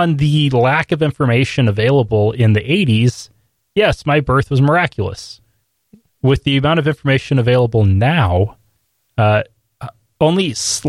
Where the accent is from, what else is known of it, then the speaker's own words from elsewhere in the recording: Ontario, Oregon, United States; born there; I'll be 32. And yeah, 1984, I was born in Ontario, Oregon, at what was then the Holy Rosary Hospital, delivered by the same doctor who delivered my three siblings and my mom and most of my aunts and uncles.